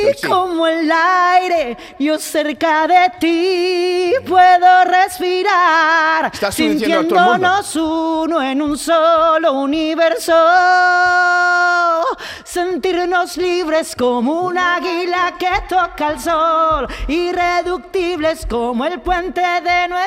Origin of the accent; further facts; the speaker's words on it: Espartinas, Andalusia, Spain; also born or lived in Barcelona; Llegué en noviembre de este año y estoy viviendo en Espartinas, que estoy fenomenal. Vamos, estoy en mi tierra